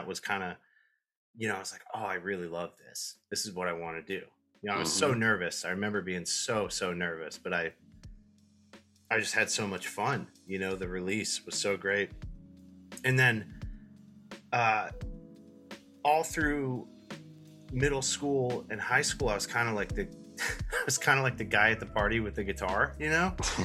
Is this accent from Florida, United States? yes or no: yes; Tampa, Florida, United States; I grew up, I'm from Florida, unfortunately, and I grew up in like the Tampa area, and we moved around a lot when I was a kid